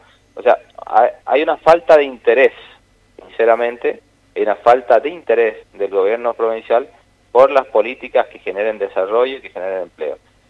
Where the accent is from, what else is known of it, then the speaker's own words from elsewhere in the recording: Mendoza, Argentina; y eso no nos sirve como mendocinos